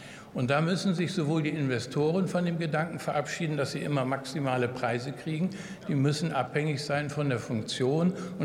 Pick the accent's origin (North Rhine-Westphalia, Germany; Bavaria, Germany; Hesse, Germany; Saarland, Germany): North Rhine-Westphalia, Germany; Cologne; Und ich komme aus Köln